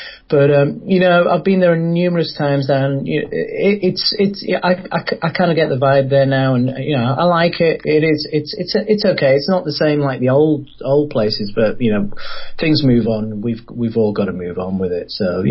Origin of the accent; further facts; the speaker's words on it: Kenya; born there; I was born in Kenya. My parents are Indian. They moved to Kenya. Well, my grandparents moved to Kenya like before the First World War